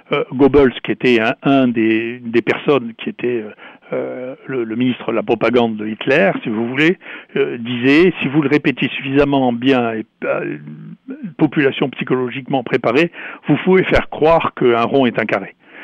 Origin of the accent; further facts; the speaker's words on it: France; Chez nous, en France, ils ne prenaient même pas des spécialistes.